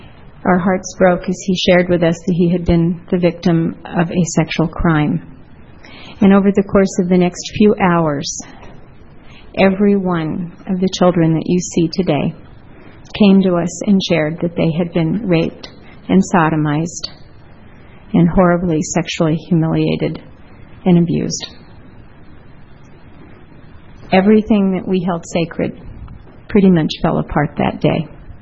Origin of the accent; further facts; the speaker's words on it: Ashland, United States; from Ashland, and I'd like to introduce my family, please.